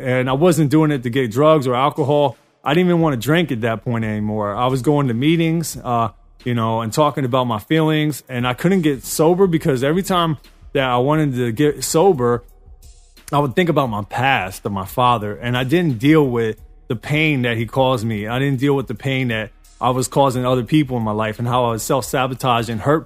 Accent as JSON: {"language": "English", "town": "New York City", "region": "New York", "country": "United States", "tie": "born or raised there", "said": "And, you know, in New York, it's a rough place to live. I grew up in Queens and, you know, Jamaica, Queens."}